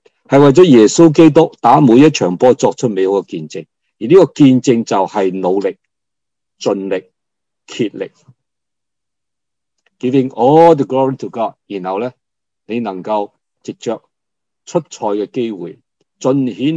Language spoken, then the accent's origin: Cantonese; Hong Kong; 细个喺香港嘅时候长大咧